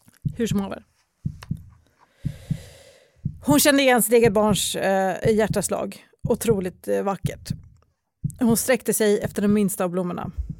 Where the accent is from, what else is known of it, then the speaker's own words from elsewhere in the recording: Skåne, Sweden; accent: Scanian; Jag kan också känna att skåningar blir illa berörda av min skånska.